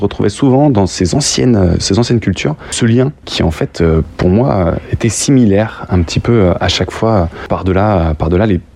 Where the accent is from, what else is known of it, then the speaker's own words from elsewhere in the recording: Lyon, Auvergne-Rhône-Alpes, France; born there; Moi, je suis né à Lyon